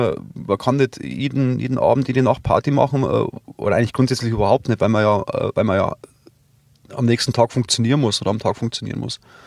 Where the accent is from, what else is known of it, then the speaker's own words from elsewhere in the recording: Rosenheim, Bavaria, Germany; Traunsteiner Landkreis, das ist für mich meine Heimat, das ist für mich daheim, die Berge, die Seen, Rosenheim selber, da fühle ich mich daheim.